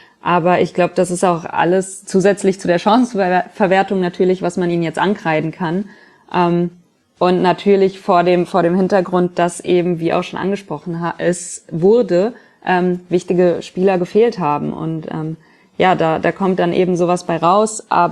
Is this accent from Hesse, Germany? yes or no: yes; Frankfurt, Hesse, Germany; Ja, man spricht aus Erfahrung als Frankfurter, aber dazu dann vielleicht später.